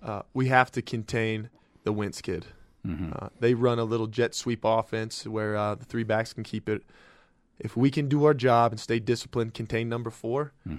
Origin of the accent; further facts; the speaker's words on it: Colorado, United States; I grew up on the Eastern Plains in Colorado in a small town east of Springs.